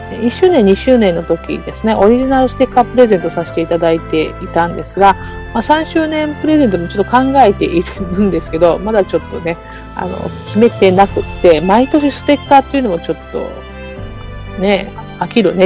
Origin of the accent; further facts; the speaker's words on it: Okinawa, Japan; 地元沖縄の話題をもっともっと取り入れていけたらな